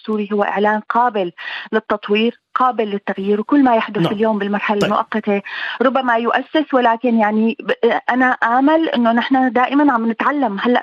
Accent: Syria; بذلنا من أجله الدماء نحن كسوريين وسوريات.

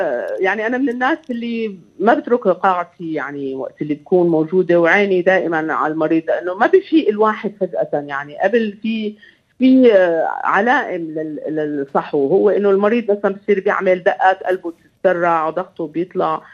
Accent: Syria; moved away as an adult; now in France; يعني أنا جيت من سوريا بصراحة ما عنا هالإمكانيات، فنحن كتير ملاصقين بسوريا للإمكانيات القليلة للمريض، سماعتنا على قلبه، إيدنا على نبضه. جيت لهون على فرنسا لقيت الأجهزة هي تتكلم.

